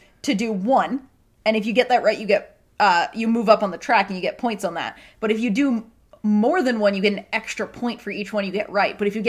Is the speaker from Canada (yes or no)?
yes; Canada; we're Canadian.